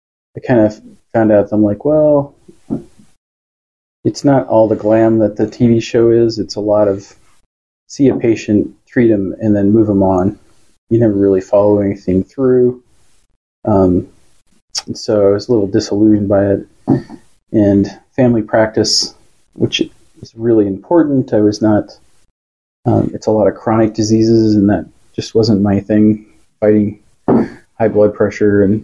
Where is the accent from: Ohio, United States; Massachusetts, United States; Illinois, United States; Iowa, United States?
Iowa, United States; Sioux City; Well, since I grew up in Sioux City, continued my Iowa roots by attending Iowa State University